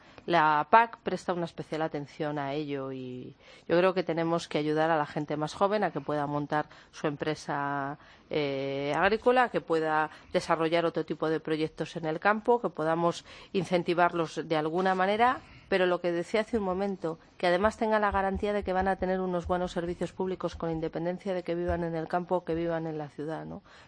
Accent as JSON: {"language": "Spanish", "region": "Castile and León", "country": "Spain"}